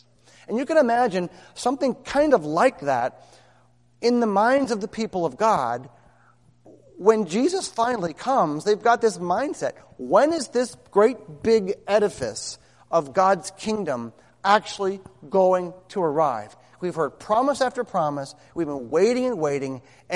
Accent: Pittsburgh, Pennsylvania, United States; I learned about it when I was a kid growing up in Pittsburgh.

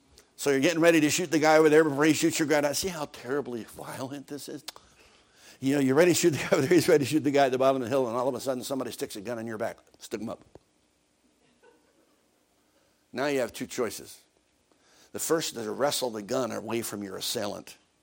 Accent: Pennsylvania, United States; when I was a kid growing up outside of Philadelphia, Pennsylvania, the city of brotherly shove

